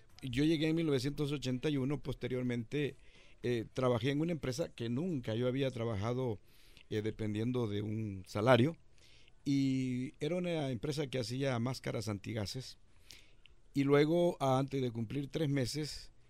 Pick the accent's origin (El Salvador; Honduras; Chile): El Salvador; moved away; Yo llegué de El Salvador en 1981, en medio del enorme conflicto que teníamos en El Salvador desde 1980 hasta 1992.